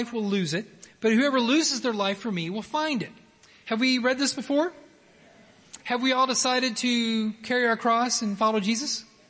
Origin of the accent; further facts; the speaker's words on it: Oklahoma, United States; I'm not from Greece. I'm from Oklahoma. We don't speak a lot of Greek in Oklahoma.